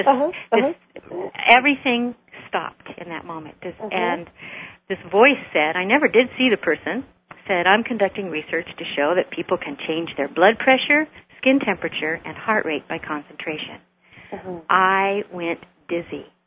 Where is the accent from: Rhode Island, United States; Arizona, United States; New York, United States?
Arizona, United States; born there; I was born in near Arizona